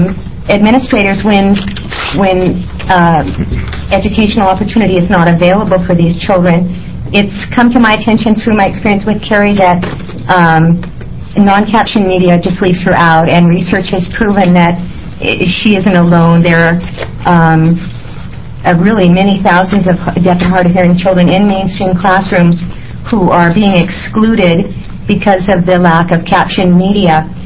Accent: Carlton, Oregon, United States; Chair Doyle and committee members … from Carlton.

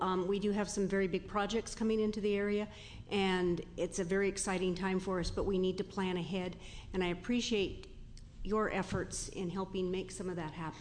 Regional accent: Oregon, United States; Having been born and raised in Oregon, I know where each of you live

